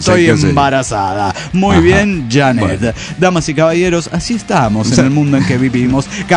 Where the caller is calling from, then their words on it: Rosario, Santa Fe, Argentina; Soy la sacerdotisa de Millacal de Rosario, Argentina.